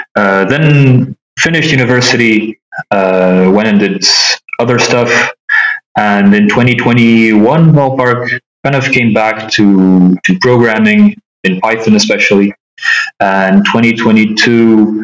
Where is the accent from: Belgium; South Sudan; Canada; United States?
Belgium; Brussels, Brussels-Capital Region; now in Berlin, Germany; So I'm half Portuguese, half Polish. I was born in Belgium, in Brussels, grew up there, studied there.